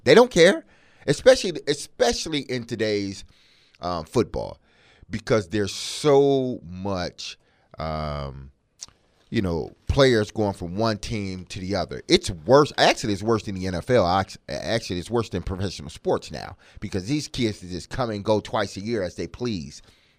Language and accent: English; Midwest, United States; being a Northerner or a Midwest guy, whatever you want to call it.